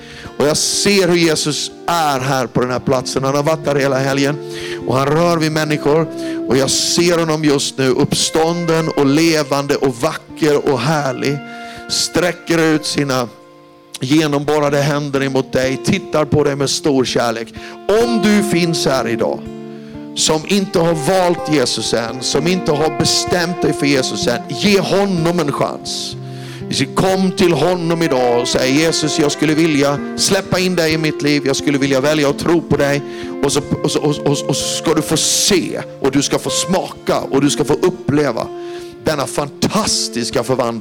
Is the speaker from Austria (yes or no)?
yes; Austria; now in Sweden; Jag blev utslängd i köket där hemma i Österrike.